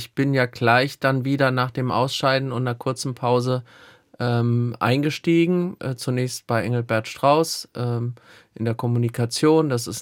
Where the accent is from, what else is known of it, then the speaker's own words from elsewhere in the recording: Gelnhausen, Hesse, Germany; ich will mal mehr Zeit in Hessen, in Gelnhausen, in meiner Heimat verbringen.